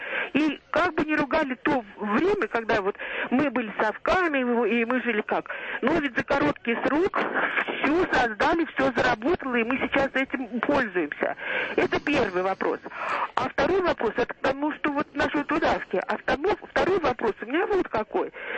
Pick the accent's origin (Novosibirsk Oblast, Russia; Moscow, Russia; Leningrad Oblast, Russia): Moscow, Russia; я из Москвы.